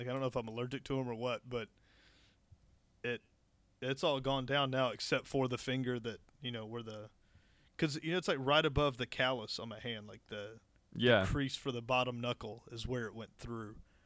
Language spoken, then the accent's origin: English; Florida, United States; I'm from Florida, so my brain immediately went snake.